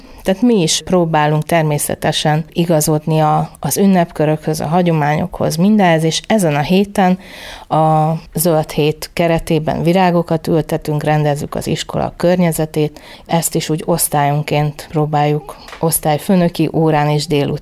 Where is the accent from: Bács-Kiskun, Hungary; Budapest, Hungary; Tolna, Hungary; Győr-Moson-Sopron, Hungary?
Bács-Kiskun, Hungary; Kiskunhalas; Balota szállásról érkeztem, bár kiskunhalasi vagyok, de már 13. tanéve tanítok balota szálláson